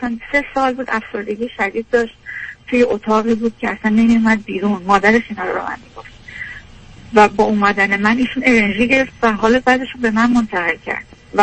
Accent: Iran; moved away as an adult; من از ایرانم خیلی با خودم پول آوردم،

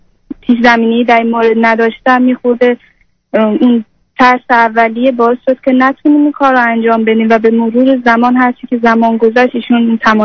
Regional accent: Iran; moved away; من از ایران که اومدم اینجا، شهری که من دانشجو هستم با شهری که ایشون کار میکرد متفاوت بود.

